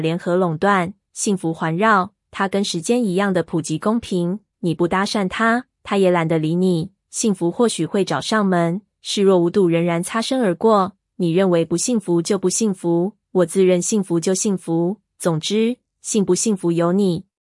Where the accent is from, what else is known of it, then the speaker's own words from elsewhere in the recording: Taiwan; 能在台湾土生土长，难能可贵